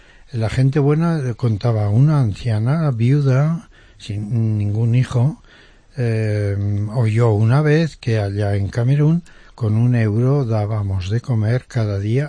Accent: Aragon, Spain; Muy bien, pues yo soy un escolapio aragonés de la provincia de Teruel.

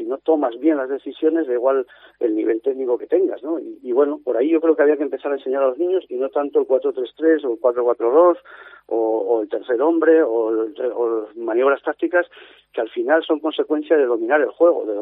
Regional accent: Asturias, Spain; Hombre, como asturiano, vería muy bien que estuviesen los dos.

